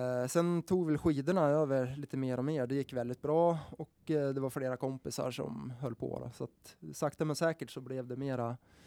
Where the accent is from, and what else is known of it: Sweden